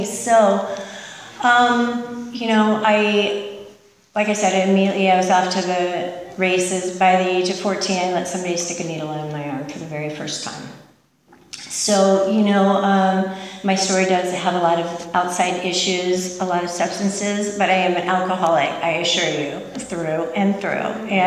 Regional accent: Michigan, United States; also born or lived in Texas; This is back in Michigan. I was born in Texas, grew up in Michigan.

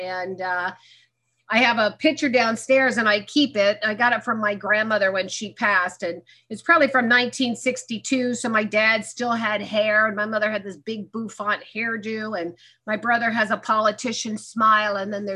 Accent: Lancaster, California, United States; So I grew up in Lancaster. Some of you might have driven by there. Please don't stop.

